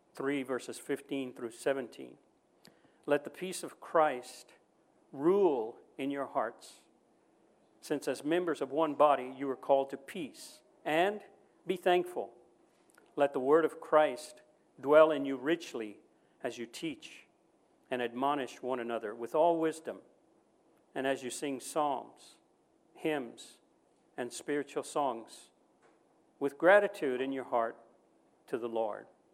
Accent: United States; now in Hiroshima, Japan; I spent 4 years in the Marine Corps, and I'm an American. And I wasn't raised in Hiroshima, but I've been here a long time.

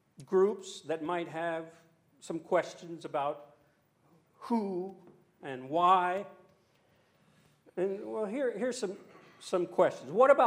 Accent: Louisiana, United States; now in Japan; I'm from a Western culture. I'm from Louisiana in America, and even that's a subculture. I'm Cajun. You know, we eat crawfish, so we're pretty strange. But I've lived most of my life, my adult life, here in Japan

